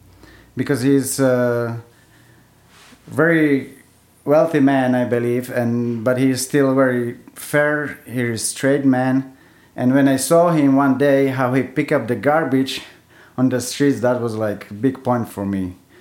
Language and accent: English; Czechia; English is a second language; moved away as an adult; now in Canada; I was born in Czechoslovakia, so in a socialist country, and I grew up in socialism